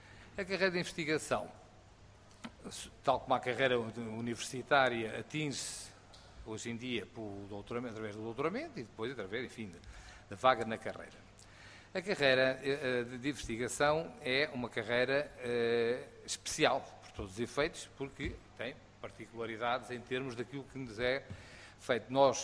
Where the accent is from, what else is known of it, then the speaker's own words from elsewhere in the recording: Portugal; eu sou português